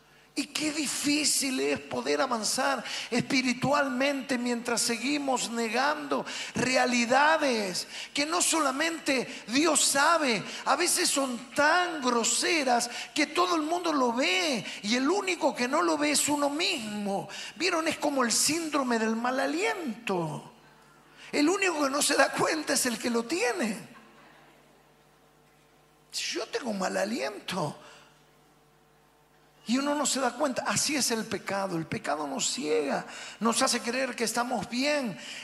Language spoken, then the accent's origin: Spanish; Argentina; Ustedes saben que como argentinos somos muy chamulleros, ¿verdad o no?